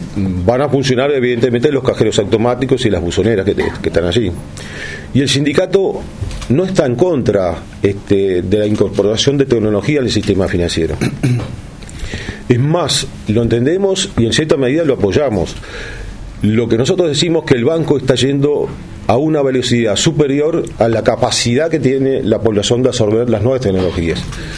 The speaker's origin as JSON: {"language": "Spanish", "country": "Uruguay", "said": "como uruguayos, como trabajadores de la banca oficial, defendemos la permanencia del banco en estos lugares"}